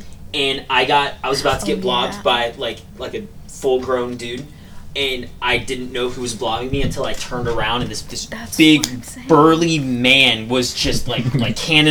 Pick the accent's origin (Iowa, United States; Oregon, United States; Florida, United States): Florida, United States; I grew up in Florida.